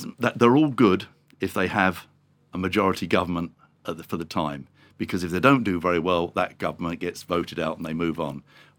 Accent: England, United Kingdom; I'm being English, I'm pretty apolitical in terms of that.

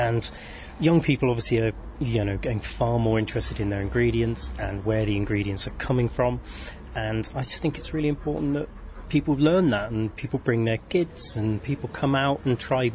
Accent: South East England, United Kingdom; moved away as an adult; now in Clonmel, Ireland; I'm from Oxfordshire. I moved over here to work with Justin and Jenny Green at Ballyvillane House six, seven years ago now.

